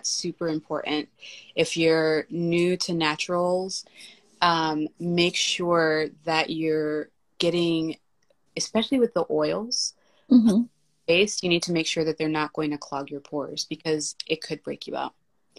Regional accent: Kentucky, United States; So, our hemp seed oil is from Kentucky, my home state.

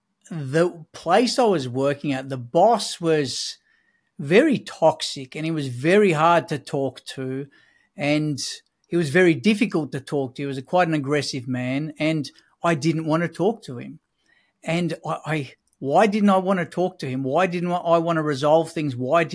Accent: Czechia; So for me, I grew up over in Europe, in the Czech Republic, and typical European parents, they used to, what we call as abuse.

